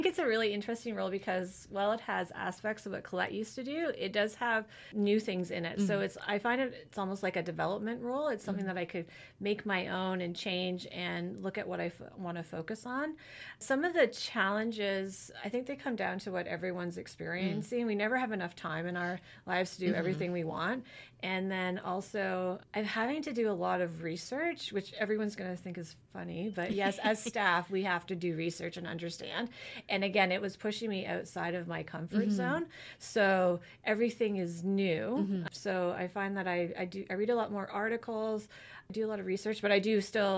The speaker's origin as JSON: {"language": "English", "town": "Kingston", "region": "Ontario", "country": "Canada", "tie": "born or raised there", "also_born_or_lived": "London, Canada", "said": "So I grew up around Kingston, grew up north of the city, and then I spent about my undergraduate life and then about 11 years in London, Ontario."}